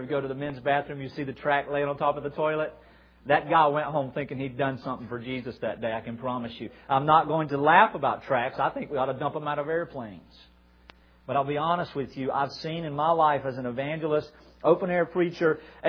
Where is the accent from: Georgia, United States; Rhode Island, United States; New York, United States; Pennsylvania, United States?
Georgia, United States; I grew up in South Georgia. I'm headed back there on September the 5th to plant a church in my home area after 15 years of leaving.